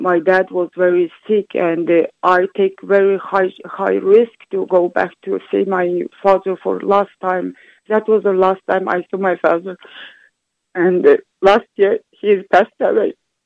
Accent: Xinjiang, China; English is a second language; I'm from Xinjiang. I'm from East Turkestan. I have identity of East Turkestan. I'm Uyghur.

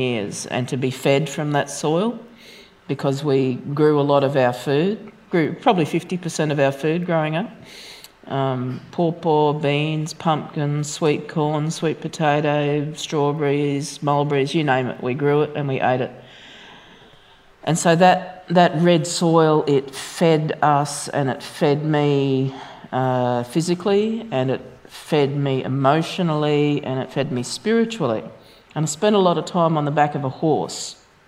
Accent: Brisbane, Queensland, Australia; I grew up in Brisbane in the it's Yuggera country on the southern outskirts, and It was very bushy. Lived on a small acreage that my Russian grandparents carved off

